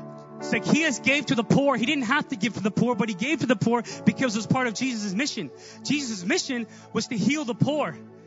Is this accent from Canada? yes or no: yes; Brampton, Ontario, Canada; I grew up in Brampton, so my church was like very multicultural.